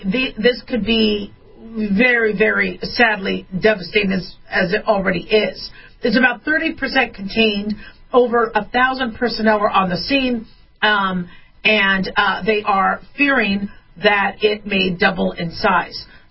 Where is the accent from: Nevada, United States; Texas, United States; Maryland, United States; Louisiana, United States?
Nevada, United States; Las Vegas; I don't say I live in Las Vegas. I go, I'm from Vegas. It's Vegas, baby. Vegas, right?